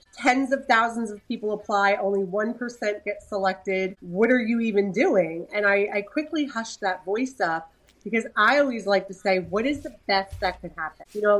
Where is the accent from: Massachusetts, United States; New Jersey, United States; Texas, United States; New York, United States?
New Jersey, United States; now in Orlando, United States; I'm in California at the moment, but we are originally from New Jersey. We live in Orlando and we travel quite a bit because of this business.